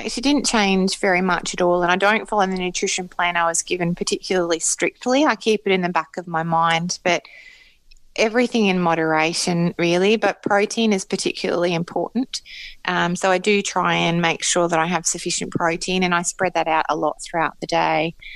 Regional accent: Australia; being an Australian, and particularly an Australian who grew up in the country

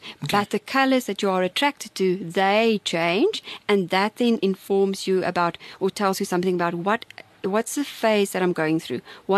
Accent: Bloemfontein, Free State, South Africa; I'm from Bloemfontein.

